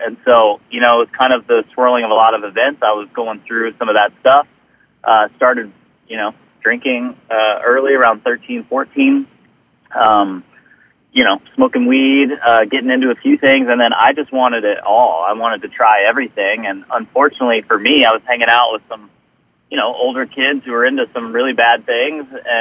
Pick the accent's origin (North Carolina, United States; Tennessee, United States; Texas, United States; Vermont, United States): Texas, United States; Dallas; So I grew up back in Dallas. I'm a Dallas native.